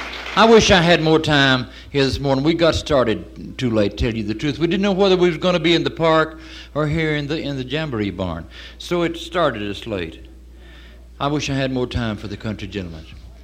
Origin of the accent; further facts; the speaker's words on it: South Carolina, United States; We're from South Carolina.